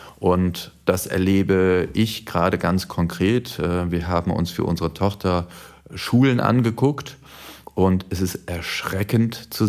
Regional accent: Germany; Und das ist traurig, das als Deutscher zu sagen.

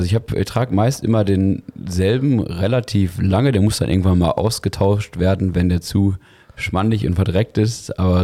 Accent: Dinslaken, North Rhine-Westphalia, Germany; Ich bin gebürtiger Dienstlakener, ja.

